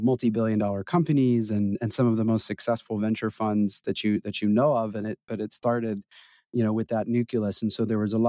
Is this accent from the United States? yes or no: yes; Massachusetts, United States; my family is all native New Yorkers, but I grew up outside of Boston